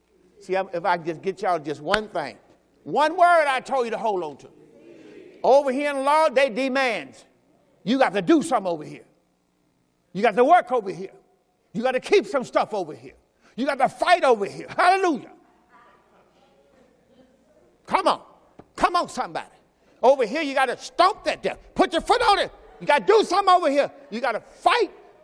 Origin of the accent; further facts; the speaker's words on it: Mississippi, United States; See, I came from Mississippi, and one of the songs we had to sing is